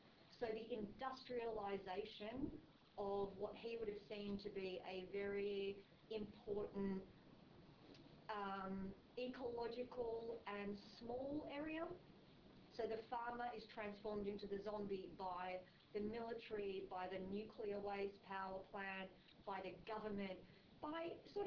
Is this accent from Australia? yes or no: yes; Australia; I'm Australian, I'm immune.